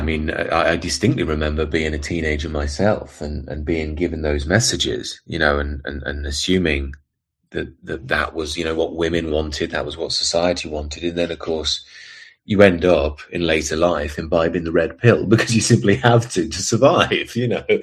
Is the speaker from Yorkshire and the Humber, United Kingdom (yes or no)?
no; Leicester, East Midlands, United Kingdom; And again, I grew up in Leicester